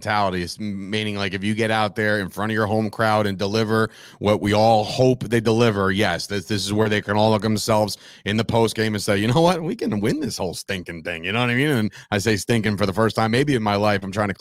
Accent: East Coast, United States; and I'm like, look, man, I grew up on the East Coast.

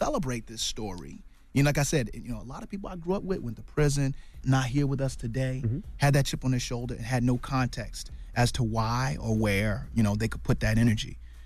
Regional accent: Norfolk, Virginia, United States; I grew up in Norfolk, 42 miles east of Southampton County where the revolt happened

